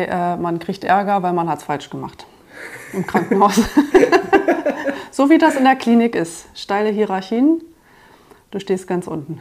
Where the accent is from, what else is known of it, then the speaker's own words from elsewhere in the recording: Berlin, Germany; Ich bin ja Berlinerin